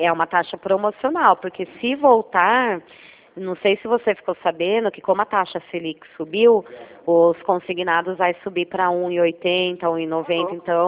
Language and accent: Portuguese; Itu, São Paulo, Brazil; Eu sou daqui de Itu.